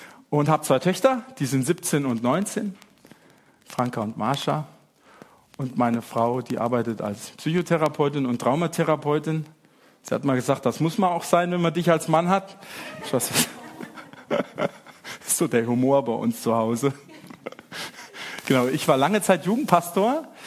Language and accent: German; Mainz, Rhineland-Palatinate, Germany; Ich komme aus Mainz und bin verheiratet seit 28 Jahren.